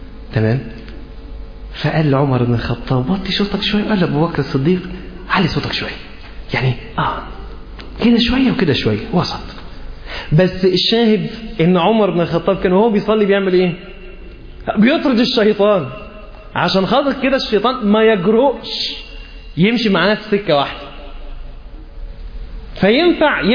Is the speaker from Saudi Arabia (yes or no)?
no; Alexandria, Alexandria Governorate, Egypt; احنا عندنا في اسكندريه بنقول مانيفيستو، صح؟